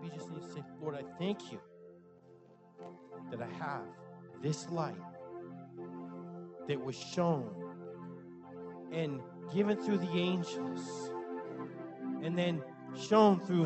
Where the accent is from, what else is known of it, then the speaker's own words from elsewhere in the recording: Maine, United States; I grew up in Maine. We went to school. We didn't care about the snow.